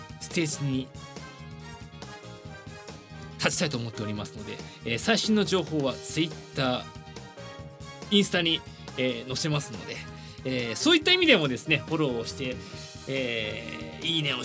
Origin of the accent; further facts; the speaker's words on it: Tokyo, Japan; 東京生まれで、東京育ちで、もう東京が好きですよ ね。